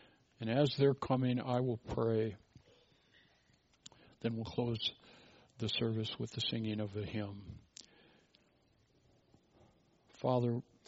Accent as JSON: {"language": "English", "region": "Minnesota", "country": "United States", "said": "I'm from Minnesota."}